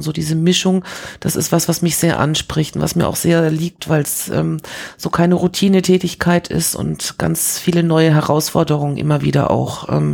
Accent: Paris, Île-de-France, France; Also ich bin ja als Kind in Frankreich groß geworden und habe so dieses Paris der 70er Jahre noch erlebt. Und das war schon was Besonderes, so als Deutsche in Frankreich zu sein.

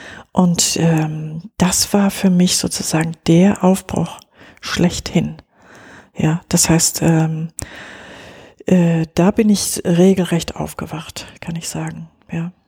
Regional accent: West Germany, Germany; Ich bin in Westdeutschland groß geworden, ja.

